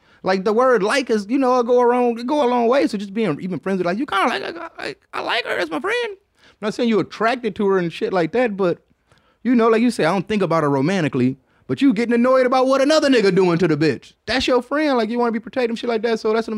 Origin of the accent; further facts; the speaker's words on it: São Paulo, Brazil; I'm from Sao Paulo, Brazil. Have you ever been to South America? Any stories about us third world people?